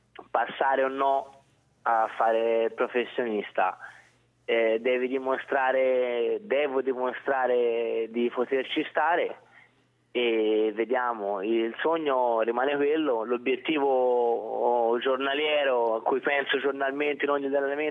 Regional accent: Siena, Tuscany, Italy; Certo è, essendo senese, uno di Firenze magari fa un po' più effetto

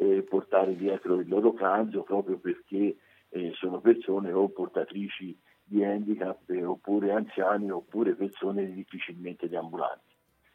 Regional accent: Siena, Tuscany, Italy; Io sinceramente da senese

